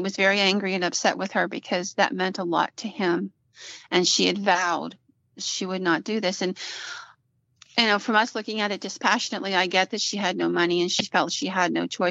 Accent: Philadelphia, Pennsylvania, United States; I grew up in Philadelphia.

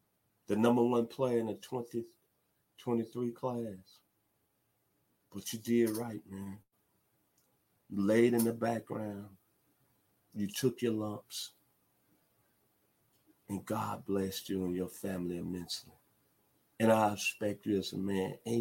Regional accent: Memphis, Tennessee, United States; happy Father's Day to my father … down in my hometown of 901.

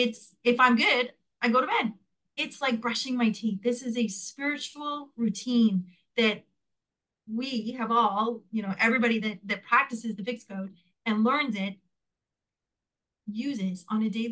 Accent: Montreal, Quebec, Canada; born there; I was born in Montreal, Quebec, in Canada. In my imprint years, I was born in 1969

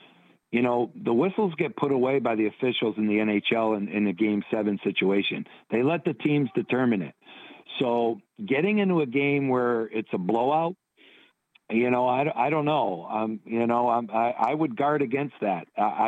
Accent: United States; Yeah, I'm also an American on the call of Amazon's Prime Monday Night Hockey in Canada

